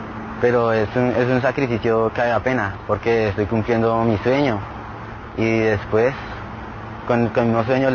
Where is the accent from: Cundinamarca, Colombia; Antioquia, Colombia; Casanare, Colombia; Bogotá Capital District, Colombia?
Bogotá Capital District, Colombia; Bogotá; yo soy de Bogotá y cambiar a tierra caliente pues siempre fue difícil.